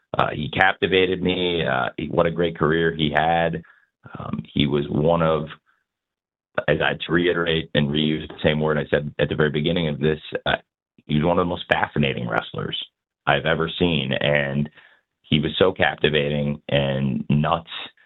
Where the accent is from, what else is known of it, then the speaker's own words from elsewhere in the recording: Champaign, Illinois, United States; the first time I'd ever seen wrestling live outside of Champaign, Illinois, my hometown.